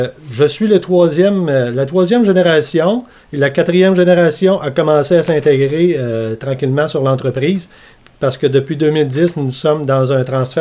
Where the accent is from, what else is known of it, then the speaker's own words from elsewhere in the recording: Lyster, Quebec, Canada; moi, je suis natif de Lister. … … Je suis l'aîné d'une famille de 6 enfants.